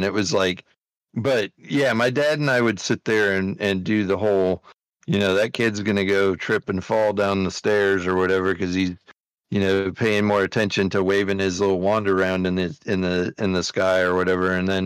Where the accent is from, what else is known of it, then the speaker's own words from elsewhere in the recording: Michigan, United States; And growing up in Michigan, it always snows